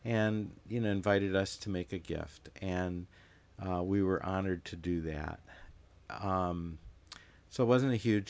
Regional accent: Snohomish, Washington, United States; I'm from Snohomish, Washington.

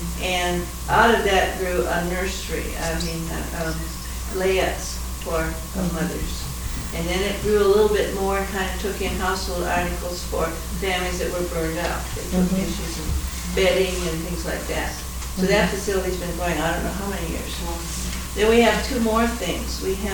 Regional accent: Chehalis, Washington, United States; I'm from Chehalis, Washington

